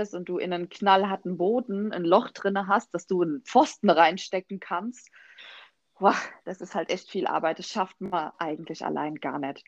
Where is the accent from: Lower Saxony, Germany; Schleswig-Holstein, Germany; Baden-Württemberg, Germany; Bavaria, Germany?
Baden-Württemberg, Germany; Mannheim; accent: Mannheim dialect; Bezug zu Mannheim, ich glaube, das hört man ganz gut an meinem gemischten Dialekt. Also ich babbel ja schon noch monnemarisch